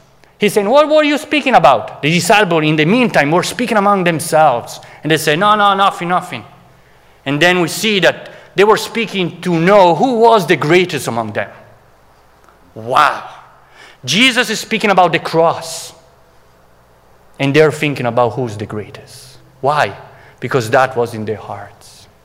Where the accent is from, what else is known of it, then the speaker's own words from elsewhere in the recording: Italy; English is a second language; I was a teenager. I was growing up in Italy, and I was playing basketball